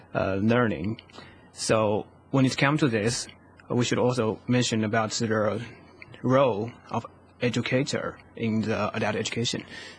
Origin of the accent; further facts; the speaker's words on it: China; English is a second language; And I'm from China